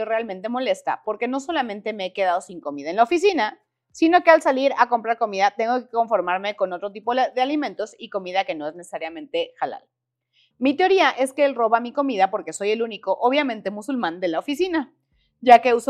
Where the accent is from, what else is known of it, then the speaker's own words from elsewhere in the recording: Jalcomulco, Veracruz, Mexico; Fíjate que ahí cuando yo crecí en Jalcomulco